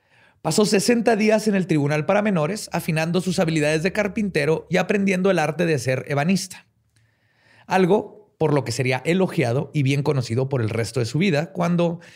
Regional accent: Mexico; Somos mexicanos, güey.

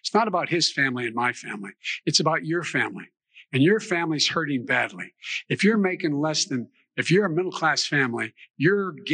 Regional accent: Scranton, Pennsylvania, United States; also born or lived in Claymont, Delaware; I grew up in Scranton and Claymont.

